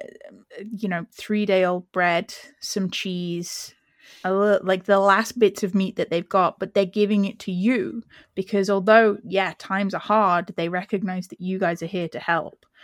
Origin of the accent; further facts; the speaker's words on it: England, United Kingdom; Because I am English. And that's not to say I've never had ratatouille. That's just that my cultural mindset is roast dinner.